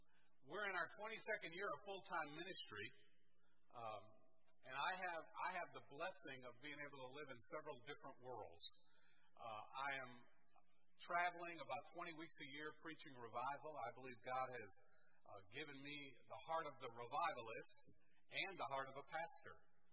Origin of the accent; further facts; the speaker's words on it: Connecticut, United States; now in Oklahoma, United States; Although I am not an Okie, I grew up in Connecticut, which makes me a Yankee.